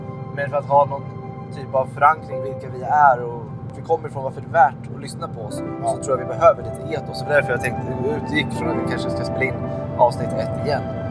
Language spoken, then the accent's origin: Swedish; Stockholm, Stockholm County, Sweden; Och jag som ensam stockholmare förstod inte vad han pratade om.